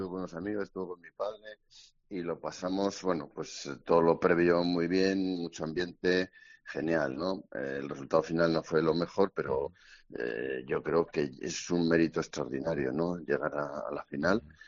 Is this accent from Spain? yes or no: yes; Lerín, Navarre, Spain; somos un grupo de Lerín que hemos sido de toda la vida, desde niños.